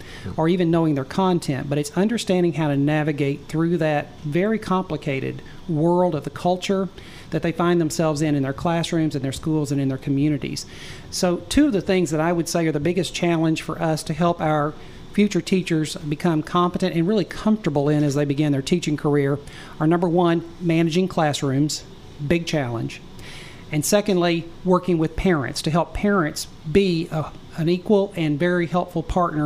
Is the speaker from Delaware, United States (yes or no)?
no; Little Rock, Arkansas, United States; born there; I was born in Little Rock and became a teacher, a seventh grade English teacher in the beginning of my career.